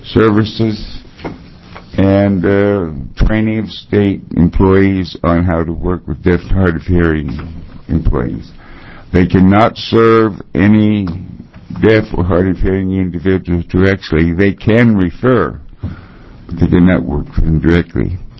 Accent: Albany, Oregon, United States; I'm from Albany, Oregon. I was born here in Oregon

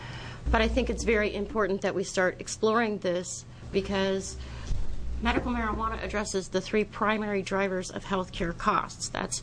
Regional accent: Happy Valley, Oregon, United States; I'm from Happy Valley, Oregon.

